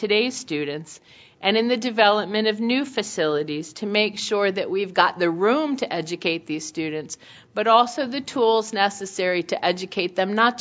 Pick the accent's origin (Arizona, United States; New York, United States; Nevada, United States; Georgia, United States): New York, United States; Albany; It's just been an amazing welcome and has reminded me of my time growing up in Albany, the warmth of the people I knew in upstate New York